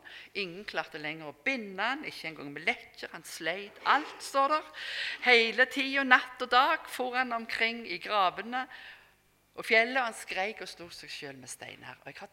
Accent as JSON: {"language": "Norwegian", "town": "Rennesøy", "region": "Rogaland", "country": "Norway", "tie": "born or raised there", "said": "Men jeg husker når jeg gikk på yngre, så det heter hjemme på Rennesøy"}